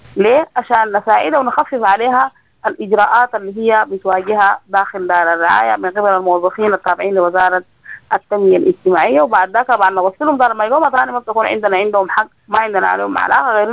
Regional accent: Sudan; ده شكل الكفالة اللي عندنا في السودان

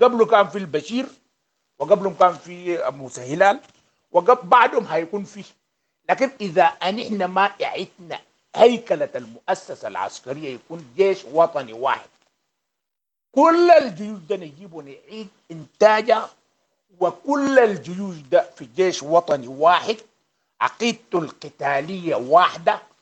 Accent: Sudan; لكن يا جماعة أننا لازم نعرف أن إحنا كسودانيين أن كل دول العالم من حقها يكون عندها مصالح في السودان

